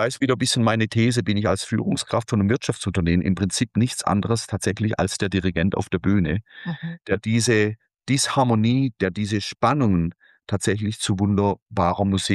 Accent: Baden-Württemberg, Germany; Und jetzt komme ich aus dem Landkreis Konstanz.

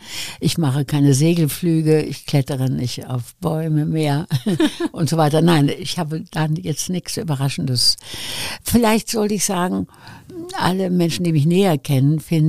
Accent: Wuppertal, North Rhine-Westphalia, Germany; Wir sind ja erst, ich weiß nicht, seit 80 Jahren oder was, Wuppertaler, wir sind ja eigentlich Elberfelder, Barmer und so weiter. Und ich werde nie vergessen, wir waren evakuiert in Franken nach dem Krieg. Ich bin ja Ende 42 geboren

